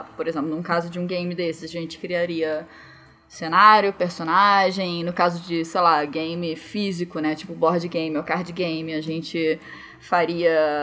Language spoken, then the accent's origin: Portuguese; Rio de Janeiro, Brazil; now in Curitiba, Brazil; A gente está em Curitiba, agora a gente é do Rio, mas agora mora em Curitiba.